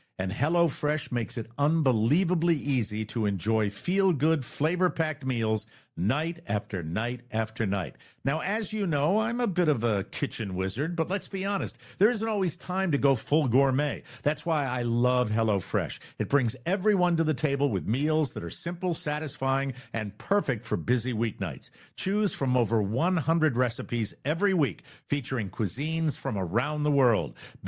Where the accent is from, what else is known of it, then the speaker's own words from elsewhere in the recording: Fort Myers, Florida, United States; we have two teams that exist in my hometown of Fort Myers now, the Minnesota Twins and the Boston Red Sox.